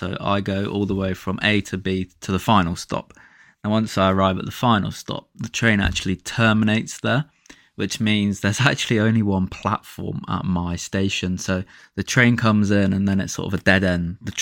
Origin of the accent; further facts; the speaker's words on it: Reading, South East England, United Kingdom; So, I'm from Reading, so around there